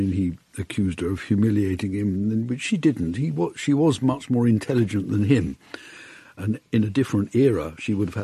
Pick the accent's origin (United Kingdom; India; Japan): United Kingdom; England; born there; I was born just outside London.